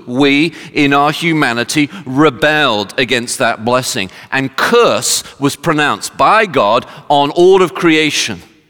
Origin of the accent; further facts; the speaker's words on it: United Kingdom; because I'm British and I won't